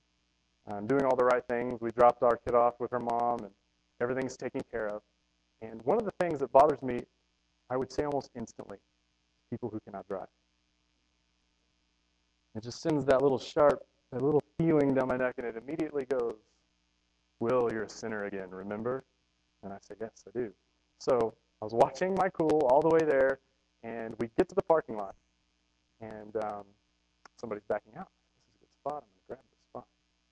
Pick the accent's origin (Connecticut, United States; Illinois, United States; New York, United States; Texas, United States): Texas, United States; also born or lived in New Mexico; So, I usually claim Texas. I grew up in Texas for the first part of my life. Then we moved to New Mexico, went to high school. And then I returned home as soon as I could throughout college.